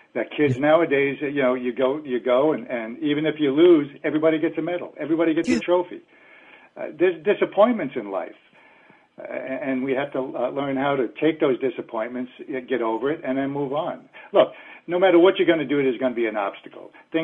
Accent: New York, United States; I'd done some bad things growing up in New York, but I was growing up in New York.

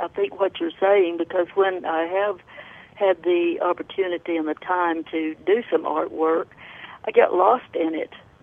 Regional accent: Aspermont, Texas, United States; born there; now in Alpine, United States; I am Alpine, Texas. I was born in Aspermont, which you probably never heard of. Anyway, I'm in Alpine now.

